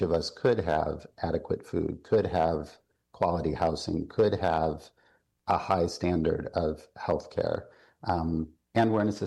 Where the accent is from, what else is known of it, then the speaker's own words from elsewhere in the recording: Midwest, United States; now in New York City, United States; I grew up in the Midwest in an extended working class family in a moment when, you know, a lot of industrial manufacturing was disappearing.